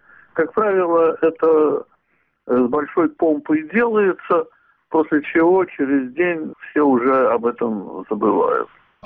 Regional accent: Saint Petersburg, Russia; born there; Я родился в Ленинграде

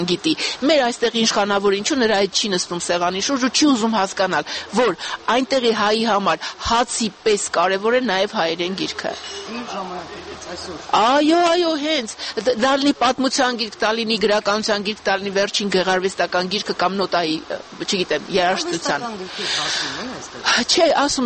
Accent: Akhalkalaki, Samtskhe-Javakheti, Georgia; moved away; ախալքալաքում, եթե ասեմ … ուրեմն ախալքալաք է, չնայած արդեն 30 տարուց ավել է դրսում եմ ապրում

